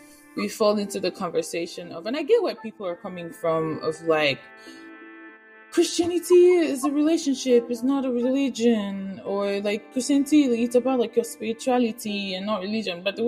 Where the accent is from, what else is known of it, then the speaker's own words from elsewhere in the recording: Nigeria; at least growing up in Nigeria, I see that you're a spiritual person.